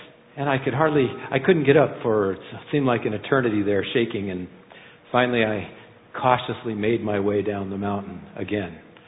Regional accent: the West, United States; And I grew up in the West where there are lots of rattlesnakes, diamondback rattlesnakes

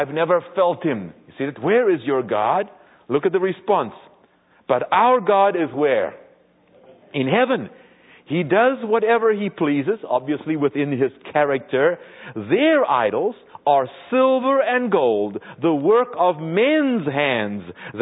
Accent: South Africa; I come from South Africa, so I think of Africa because there they also worship images.

